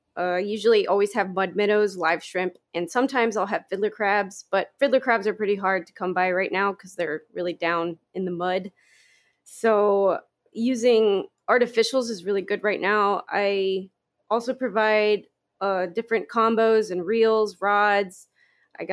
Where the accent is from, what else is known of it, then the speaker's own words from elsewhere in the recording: Miami, Florida, United States; Well, I'm actually from Miami, Florida, where fishing's really common.